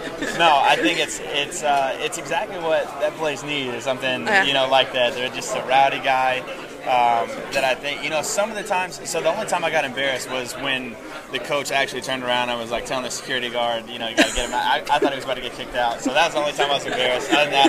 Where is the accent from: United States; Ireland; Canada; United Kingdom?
United States; Texas; I'm from Texas